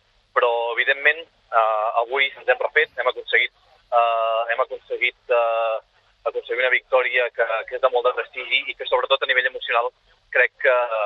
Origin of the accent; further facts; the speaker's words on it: Catalonia, Spain; som molt de Catalunya